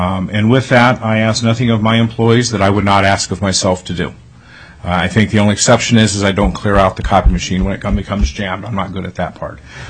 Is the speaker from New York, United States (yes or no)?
no; Anchorage, Alaska, United States; I was born and raised here in Alaska. I graduated from Bartlett High School in Anchorage and went on to attend the University of Alaska Fairbanks, graduating from there.